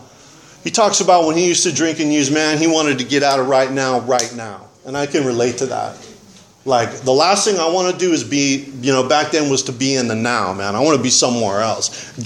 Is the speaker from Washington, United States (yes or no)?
no; Santa Barbara, California, United States; So I grew up in Santa Barbara. I came from a pretty fragmented, broken home.